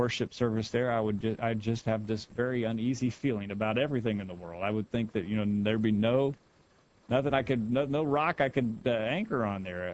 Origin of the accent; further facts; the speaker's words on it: Jennings, Florida, United States; from Jennings, Florida.